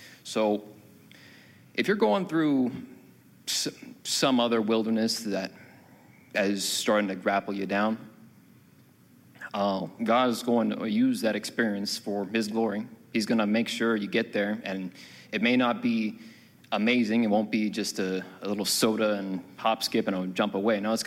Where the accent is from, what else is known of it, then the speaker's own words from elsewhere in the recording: California, United States; So I've come a long way, not because I'm from California.